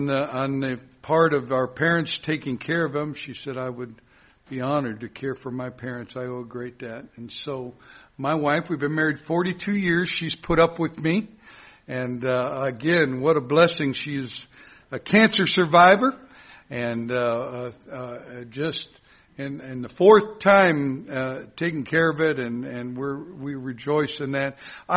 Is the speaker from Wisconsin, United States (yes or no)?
yes; Wisconsin, United States; I was raised in Wisconsin, born in Wisconsin Rapids. I love the state of Wisconsin.